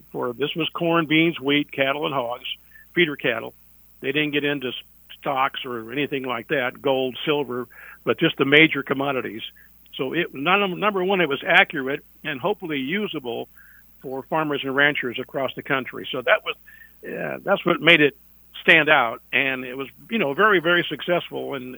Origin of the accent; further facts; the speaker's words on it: Iowa, United States; growing up in Iowa Central, I was going back to Iowa